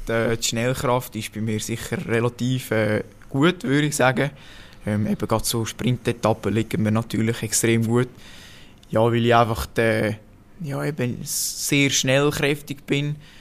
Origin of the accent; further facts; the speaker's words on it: Switzerland; gerade hier bei uns in der Schweiz so eine schöne Trainingsgegend habe.